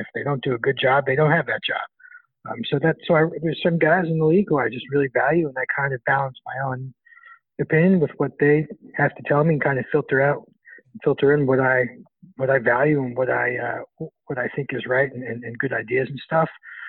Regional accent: New York, United States; I'm from New York and I don't think I picked the Knicks.

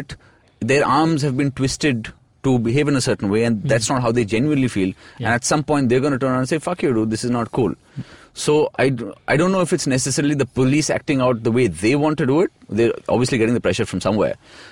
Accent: Delhi, India; I'm from the Delhi, sir.

